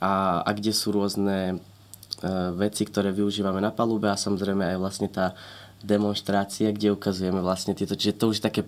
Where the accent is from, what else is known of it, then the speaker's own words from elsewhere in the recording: Bratislava, Bratislava Region, Slovakia; sme Slováci, sme z Bratislavy, my momentálne lietame z Viedne, ale napríklad keby sme sa rozhodli, ja som bol napríklad približne rok som bol v Miláne